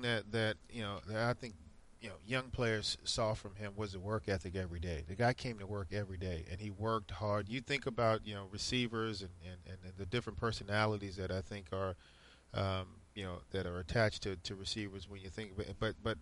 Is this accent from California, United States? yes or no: no; Virginia, United States; because I grew up in Virginia, Redskins fan